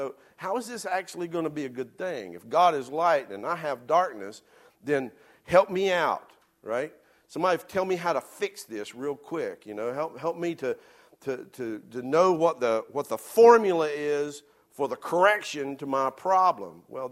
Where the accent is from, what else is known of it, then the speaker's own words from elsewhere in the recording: United States; If you're from Wilkes County, Ewens. I'm from Wilkes County, so thank you very much.